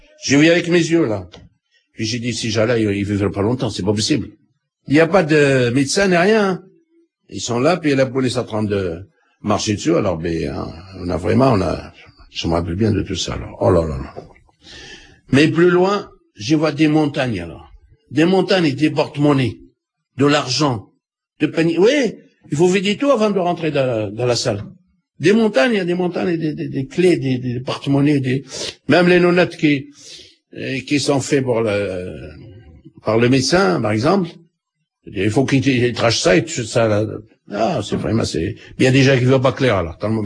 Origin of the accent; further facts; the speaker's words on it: Algeria; J'ai dit, non, je suis algérien.